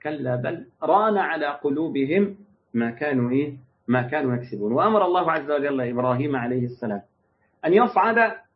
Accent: Egypt; والنهاردة عندنا في مصر بيطلعوا الناس بقرض بنكي للعمرة وللحج

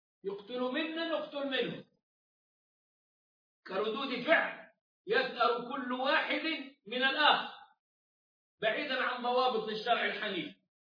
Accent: Egypt; موجودة في بلاد المسلمين عندنا في مصر

